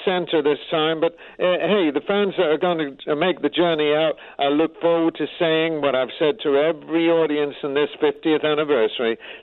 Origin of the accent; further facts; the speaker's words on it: Glasgow, Scotland, United Kingdom; and I'm the Irish in Scotland and Glasgow